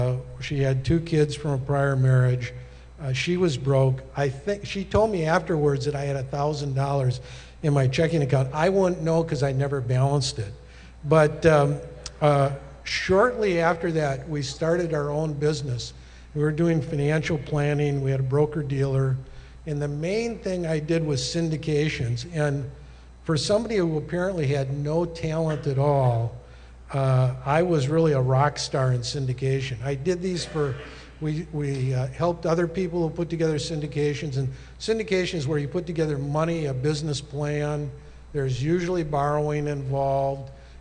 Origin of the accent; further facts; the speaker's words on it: Minnesota, United States; Now, I was born and raised in Minnesota, and we used to judge a bad winter was 2 weeks of 15 below